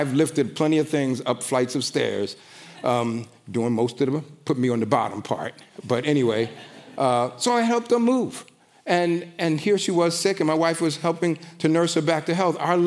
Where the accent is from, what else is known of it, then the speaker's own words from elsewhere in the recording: New York City, New York, United States; Now, I grew up in New York City, and I'm telling you that because we have a certain reputation.